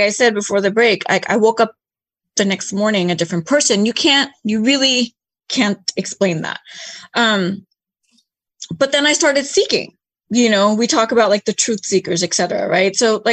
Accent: United States; Even being East Indian myself, born and raised in America

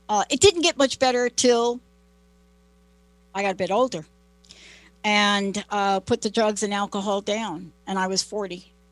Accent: East Coast, United States; now in Seattle, United States; I'm in Seattle. I grew up on the East Coast. I'm in Seattle.

